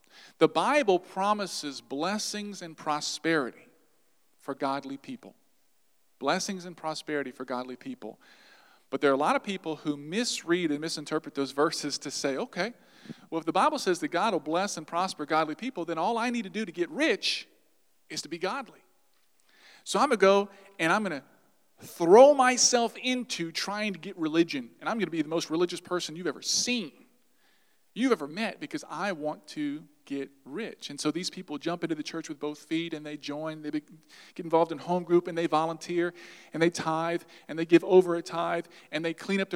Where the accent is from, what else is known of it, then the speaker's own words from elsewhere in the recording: Louisiana, United States; We're from South Louisiana. Aren't we like the most obese place in the world?